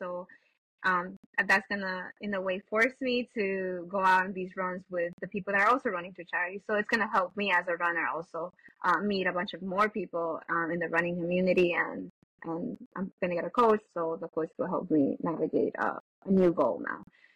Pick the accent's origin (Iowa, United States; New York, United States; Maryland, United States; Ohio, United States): New York, United States; New York City; I'm a New Yorker. I've always lived here. But for some reason, I've never gone to spectate the New York City Marathon.